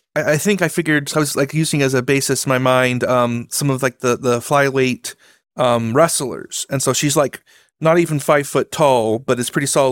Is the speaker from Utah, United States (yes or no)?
yes; Utah, United States; I'm just, you know, born and raised in Utah.